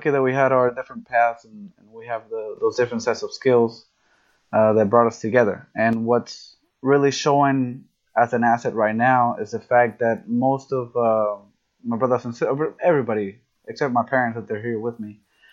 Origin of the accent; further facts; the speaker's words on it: Venezuela; English is a second language; now in United States; Our home is Venezuela, or I was raised in Venezuela with my family.